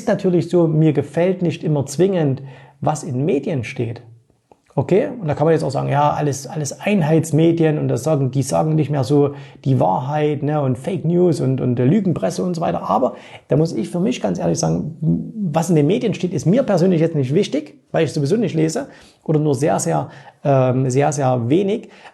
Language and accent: German; East Germany, Germany; Ich bin ja im Osten aufgewachsen. Als ich 18 war, war das glücklicherweise vorbei.